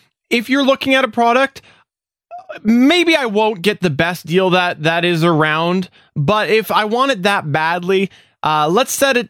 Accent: Canada; I'm Canadian.

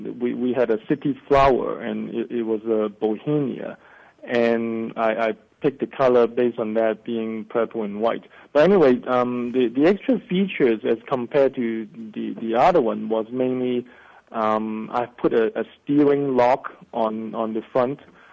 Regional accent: Hong Kong; I grew up in Hong Kong, China, during the 70s and the 80s, when it was actually still a British colony.

